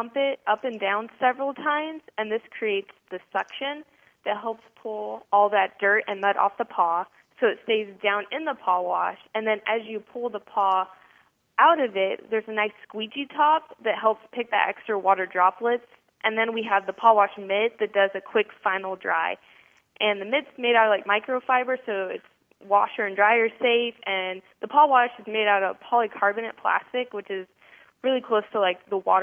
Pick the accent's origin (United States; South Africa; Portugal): United States; Kansas; I'm from Kansas, and we're out in the country